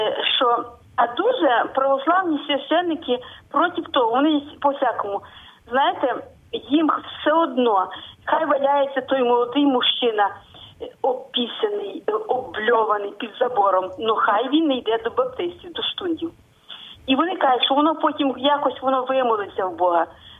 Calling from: Rivne, Rivne Oblast, Ukraine; Я з Рівного.

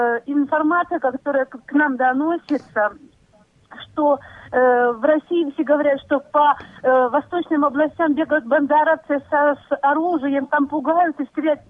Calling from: Western Ukraine, Ukraine; Кстати, я звоню из Западной Украины

